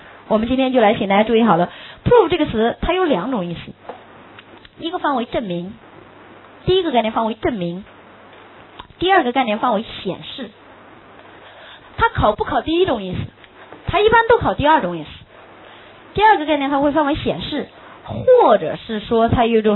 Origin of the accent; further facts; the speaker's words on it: Hong Kong; 只有我们香港人还在傻兮兮的还在喊 mummy